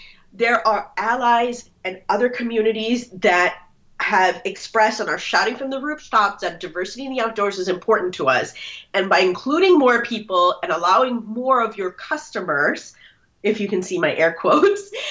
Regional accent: United States; As a Muslim American who really sort of came of age post 9/11, my relationship with patriotism is very loud.

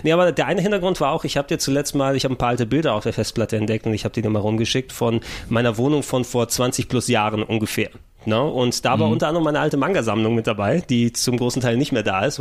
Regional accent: Germany; born there; first language Greek; German is a second language; Ich bin in Deutschland geboren.

